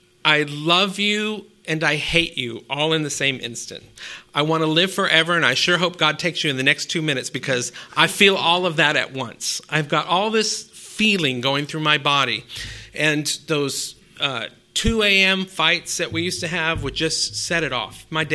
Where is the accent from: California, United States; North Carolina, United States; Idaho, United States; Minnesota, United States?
California, United States; Sacramento; Yes, growing up in Sacramento, California, my mother was an alcoholic.